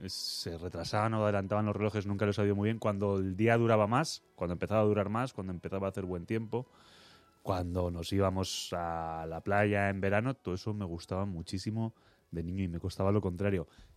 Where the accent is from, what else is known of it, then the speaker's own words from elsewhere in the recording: Madrid, Community of Madrid, Spain; Soy de Madrid de toda mi vida, sí. Lo que pasa es que mi padre era de Baños de la Encina, provincia de Jaén, y mi madre es, felizmente, de Jerez de la Frontera, provincia de Cádiz.